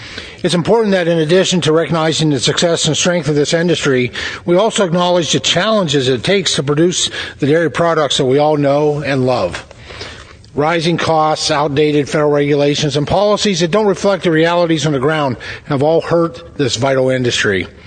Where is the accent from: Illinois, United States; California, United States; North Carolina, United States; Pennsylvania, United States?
Pennsylvania, United States; especially those in my home state of Pennsylvania.